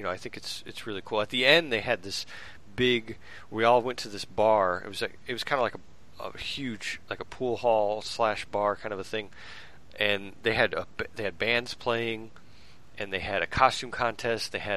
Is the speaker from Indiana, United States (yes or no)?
yes; Indiana, United States; So I'm about probably 6 hours from Indianapolis. So I grew up there in Indiana.